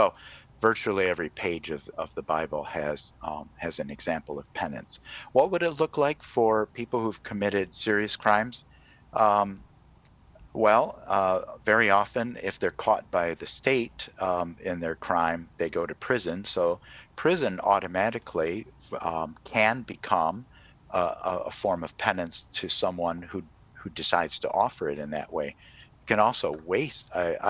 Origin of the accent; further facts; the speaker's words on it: Michigan, United States; I'm from Michigan, too, so you've got a friend right on the line with you here.